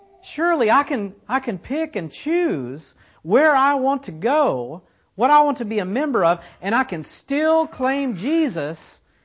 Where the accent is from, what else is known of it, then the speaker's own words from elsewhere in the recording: Tulsa, Oklahoma, United States; We're all from Tulsa, Oklahoma.